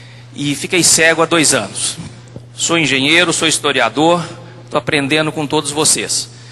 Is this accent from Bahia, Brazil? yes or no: no; Uberlândia, Minas Gerais, Brazil; eu sou de Uberlândia, Minas Gerais, aqui pertinho, né? Sou vizinho de Grita, aqui de Uberaba.